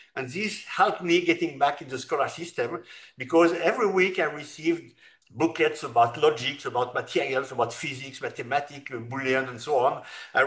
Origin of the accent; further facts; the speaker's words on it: France; I'm from France. I'm living in Paris